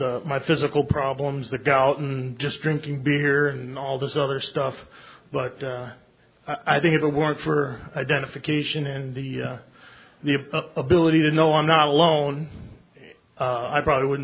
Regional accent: Willoughby, Ohio, United States; I'm from Willoughby, Ohio.

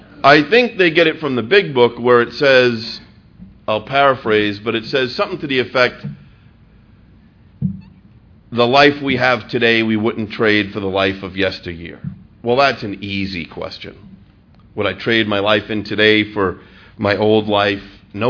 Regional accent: New York, United States; I'm Irish Catholic and I'm from New York

